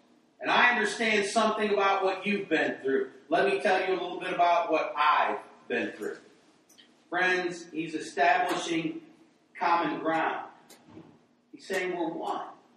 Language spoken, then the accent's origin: English; Michigan, United States; I grew up in Michigan, up in Yankee land.